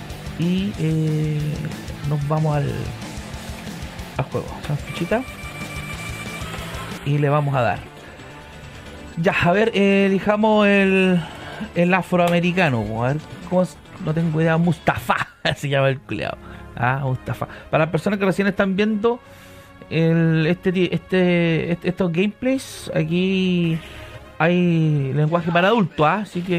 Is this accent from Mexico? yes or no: no; Chile; Soy yo de Chile y no hay nadie más de Chile.